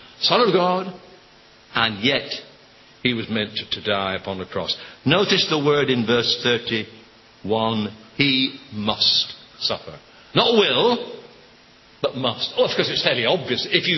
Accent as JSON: {"language": "English", "region": "North West England", "country": "United Kingdom", "also_born_or_lived": "Edinburgh", "lives_now": "Sheffield, United Kingdom", "said": "You realize I spent 10 years of my time as an Englishman in Scotland. That was courageous stuff. And then I spent 30 years as a Lancastrian in Yorkshire"}